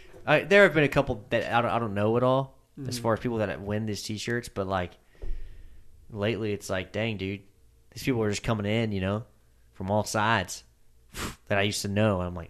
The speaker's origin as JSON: {"language": "English", "town": "Lindale", "country": "United States", "tie": "born or raised there", "said": "I think he's in Lindale, my hometown"}